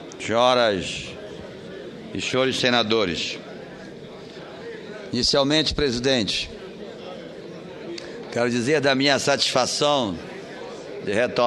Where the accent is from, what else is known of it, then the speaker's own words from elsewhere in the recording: Pará, Brazil; agradecer ao povo da minha terra, aos paraenses, homens e mulheres